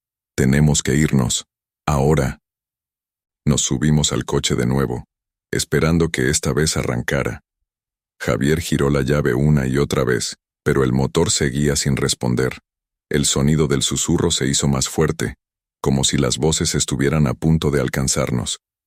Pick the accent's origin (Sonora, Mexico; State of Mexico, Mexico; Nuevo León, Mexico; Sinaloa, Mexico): Sonora, Mexico; Cuando crecí en Sonora, escuché muchas historias de migrantes que desaparecían intentando cruzar la frontera hacia Estados Unidos.